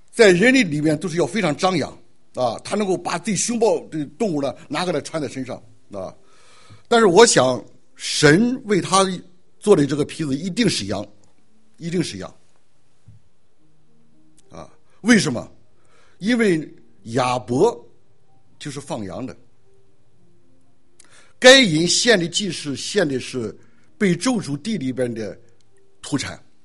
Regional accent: China; 我们中国人呢有一本书叫叫《西游记》是吧？

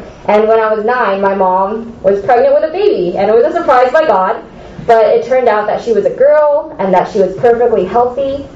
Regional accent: San Jose, California, United States; So I grew up in California basically for my whole life, in San Jose, Cupertino area, so like 20 minutes from here.

